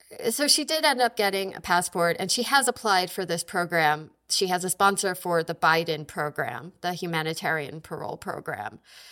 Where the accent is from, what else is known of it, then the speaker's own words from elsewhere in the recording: United States; I was especially interested in that because, you know, I'm American, but my parents came to the United States from India, and they settled in Iowa